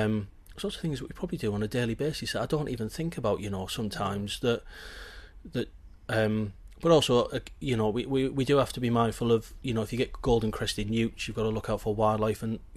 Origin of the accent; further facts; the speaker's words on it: Darlington, North East England, United Kingdom; Darlington, so just outside Middlesbrough, so north.